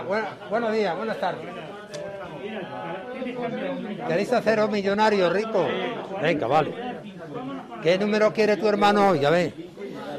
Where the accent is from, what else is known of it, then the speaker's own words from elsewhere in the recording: Castuera, Extremadura, Spain; born there; now in Madrid, Spain; En Castuera, yo nací en Castuera.